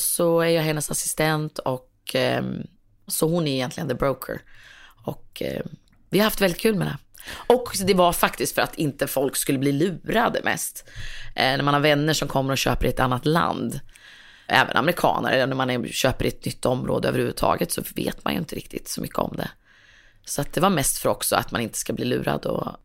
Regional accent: Örebro, Örebro County, Sweden; accent: Örebro dialect; also born or lived in Strömstad; uppvuxen nästan i stort sett varje lov och varje sommar i Strömstad. Då. Så jag känner mig lika mycket från Strömstad som Örebro kan man säga.

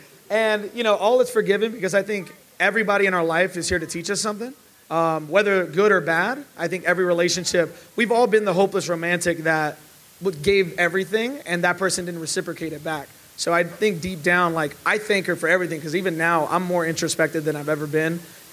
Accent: Chicago, Illinois, United States; We didn't just connect because we're both from Chicago and we like Golden Retrievers.

